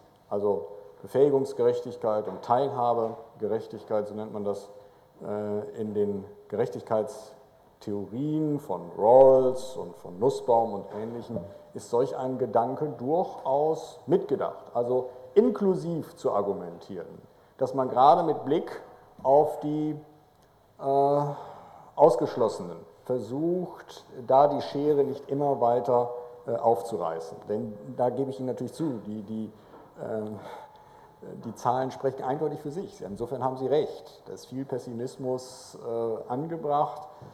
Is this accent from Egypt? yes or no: no; Netherlands; ich bin Holländer, ich schaue es neidisch von außen